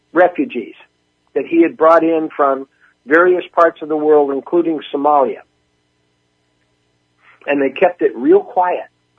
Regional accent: Beverly Hills, California, United States; Now, I used to live next door to a guy named Ben Fish when I grew up in Beverly Hills.

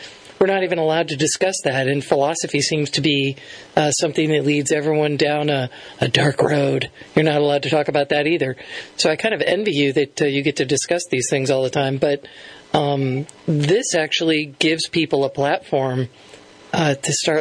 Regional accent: Connecticut, United States; I mean, when we were kids, I'm 56, and growing up in Connecticut, we were either Catholic or Jewish.

